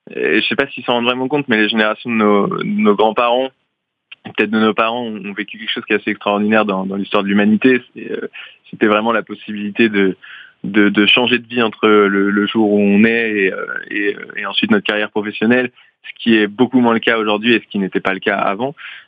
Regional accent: Pays de la Loire, France; nous, on vient tous les deux de familles d'agriculteurs, on vient de Vendée

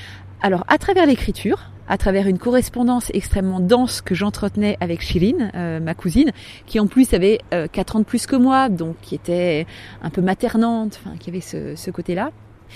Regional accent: France; je n'ai pas d'origine iranienne, attention, j'ai de la famille qui vit en Iran, mais ce ne sont pas des origines, je n'ai pas de sang iranien, je suis française

